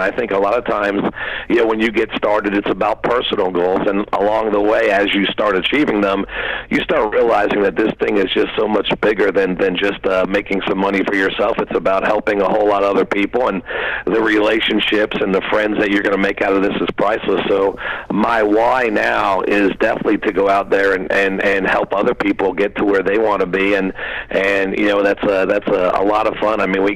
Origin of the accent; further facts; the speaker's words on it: Pennsylvania, United States; I didn't know anybody in Texas. I'm originally from Pennsylvania. I was living in New York at that time, so I knew 3 people in Texas.